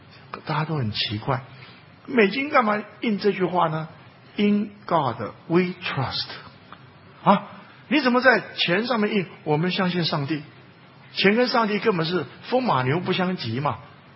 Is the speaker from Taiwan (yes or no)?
no; China; 但是我们中国人不一样